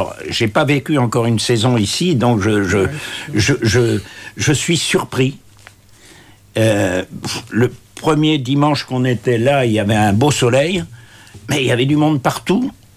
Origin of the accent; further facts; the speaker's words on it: Longueuil-Annel, Hauts-de-France, France; also born or lived in Compiègne; Par le plus grand des hasards, je suis né à Compiègne. Et quand mes parents ont quitté le bateau, ils se sont installés juste à côté de Compiègne, un petit village qui s'appelle Longueuil-Anel